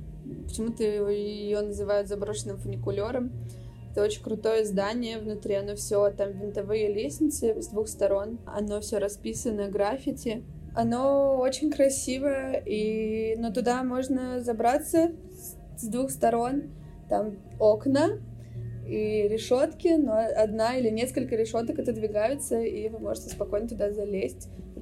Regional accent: Uzbekistan; now in Russia; я приехала из Узбекистана, в Узбекистане мне говорили «русская, уходи», когда я приехала в Россию

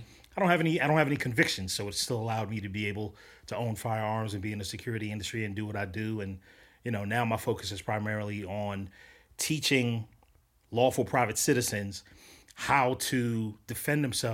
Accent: Bronx, New York, United States; You know, I'm a product of a hostile environment, born and raised in the Bronx, got my introduction to guns and violence very early

